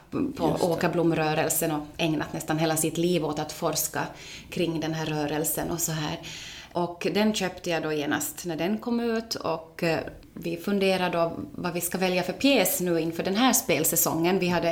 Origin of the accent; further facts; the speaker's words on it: Oravais, Ostrobothnia, Finland; Jag är hemma från Oravais